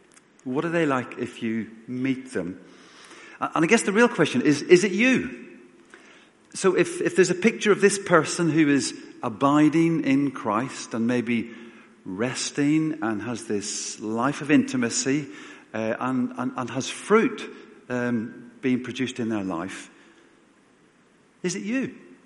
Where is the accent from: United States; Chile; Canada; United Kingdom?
United Kingdom; Northern Ireland; growing up in Northern Ireland and my parents came from a farming background. I spent most of my childhood on my granny's farm